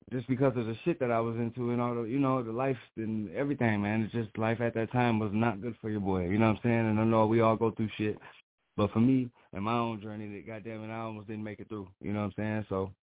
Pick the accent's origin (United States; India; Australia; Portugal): United States; Saint Paul, Minnesota; But, yeah, I'm from Minnesota. I'm Twin Cities